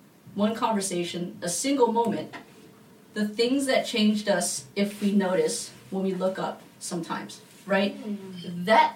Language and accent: English; United States; I consider myself American Filipino, and I had no clue what being Filipino was until really I met you guys in college.